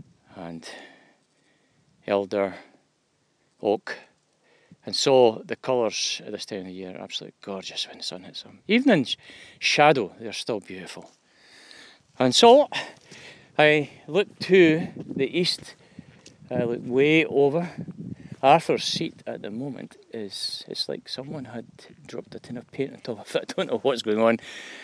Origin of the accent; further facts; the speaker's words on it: Bathgate, Scotland, United Kingdom; the hidden treasures of my hometown, my home area. Being a Bathgate bairn, it's a bit shameful that I have neglected this particular duty.